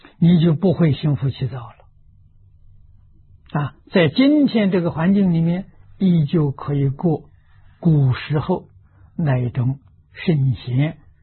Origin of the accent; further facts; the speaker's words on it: Anhui, China; 我是安徽人，徽商在历史上相当辉煌的啊